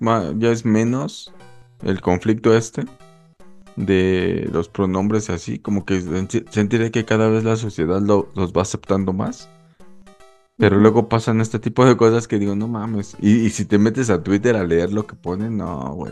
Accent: Oaxaca, Mexico; Como crecí, parte, más bien, mi adolescencia fue en Oaxaca

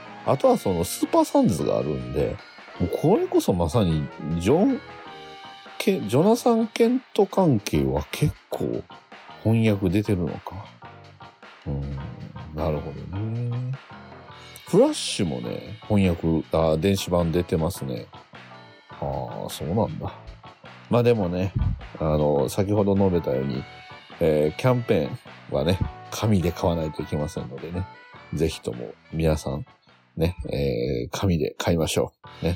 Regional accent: Hyogo, Japan; まあ私は兵庫ですけど、

